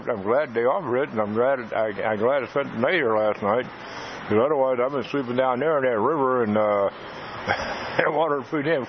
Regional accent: Michigan, United States; now in Kansas City, United States; I'm from Michigan, and I've been in Kansas City now for 4 years.

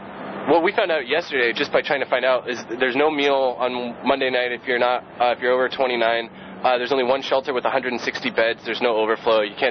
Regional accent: California, United States; I'm imported from Southern California.

